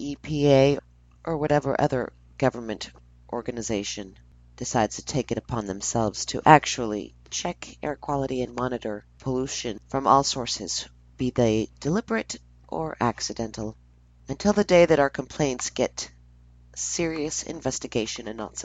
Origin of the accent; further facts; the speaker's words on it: Los Angeles, California, United States; also born or lived in Paris, France; now in New Orleans, United States; I was born in Paris, France. I grew up in L.A., Los Angeles, and I've been in L.A., Louisiana, in New Orleans specifically, for 2 decades now.